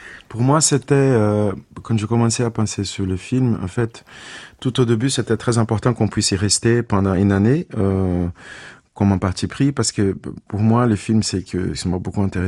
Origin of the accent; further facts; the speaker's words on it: Brazil; Moi, je suis brésilien d'origine, enfin, je suis algéro-brésilien, mais je suis plutôt brésilien parce que j'étais élevé au Brésil.